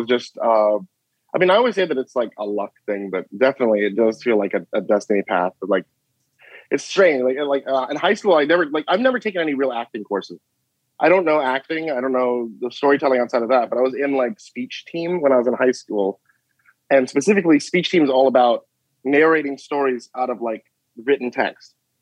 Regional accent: Texas, United States; I'm from Texas as well.

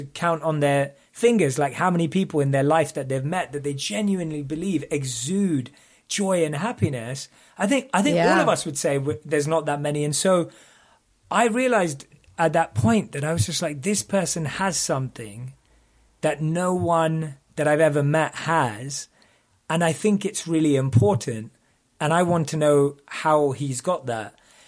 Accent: London, United Kingdom; So I grew up in London. I'm through and through a Londoner

